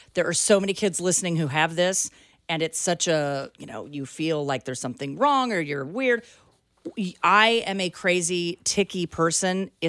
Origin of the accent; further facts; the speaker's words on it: Topeka, Kansas, United States; I'm from Topeka. It's our zip code.